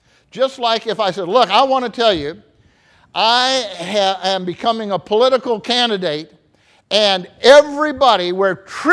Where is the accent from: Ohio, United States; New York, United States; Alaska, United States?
Ohio, United States; Cleveland; And so I was brought up in Cleveland, Ohio, and baptized in a congregation there, Lorain Avenue.